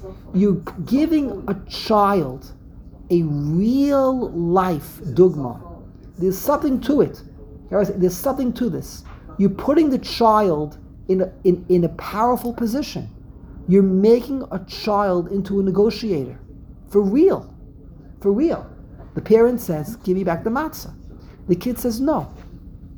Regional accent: Brooklyn, New York, United States; accent: Brooklyn; So I'm mamish embarrassed to open up my mouth and give away that I'm from Brooklyn with the Brooklyn accent, and I can't speak a word of Hebrew.

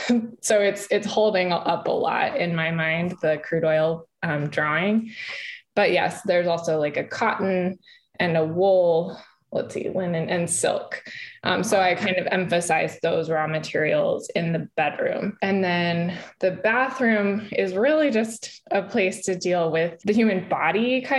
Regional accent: Colorado, United States; also born or lived in Reno / Minneapolis; now in Missouri, United States; I'm from Colorado originally, and now I live in Missouri and I've lived in Reno and Minneapolis.

